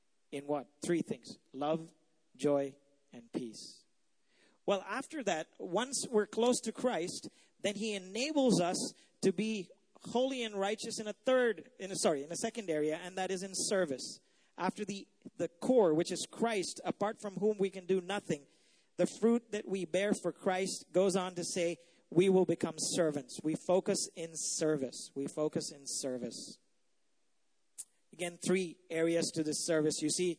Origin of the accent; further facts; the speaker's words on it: India; that I'm from India, where we're hospitable.